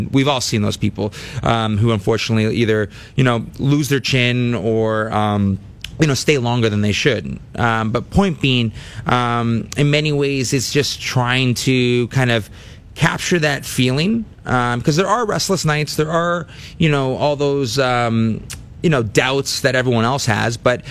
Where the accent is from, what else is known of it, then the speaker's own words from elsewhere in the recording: Ottawa, Ontario, Canada; It definitely helps to have the hometown crowd on your side.